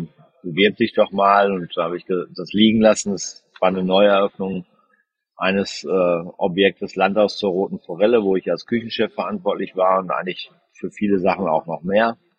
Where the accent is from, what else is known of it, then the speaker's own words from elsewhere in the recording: North Rhine-Westphalia, Germany; moved away; meine Heimat über die Kanäle Dortmund, Waldrop, Recklinghausen und Dorsten nochmal neu kennenzulernen nach 25 oder 30 Jahren, wo ich da weg war.